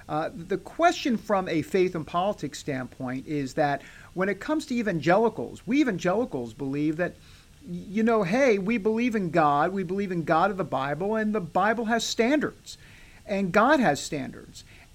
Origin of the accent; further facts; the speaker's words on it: New York, United States; I'm from New York. Take a wild guess where they have the best pizza in America.